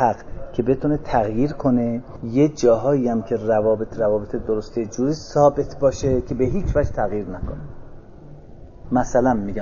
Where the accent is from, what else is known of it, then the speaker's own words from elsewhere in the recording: Iran; ما ایرانی هستیم